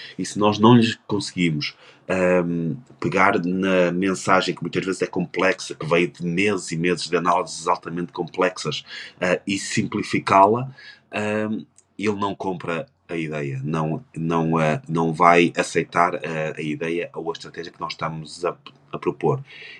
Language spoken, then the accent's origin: Portuguese; Portugal; moved away as an adult; algo que contrastava muito com a realidade que eu vinha de Portugal, em que basicamente era o mesmo país sempre, o mesmo país estagnado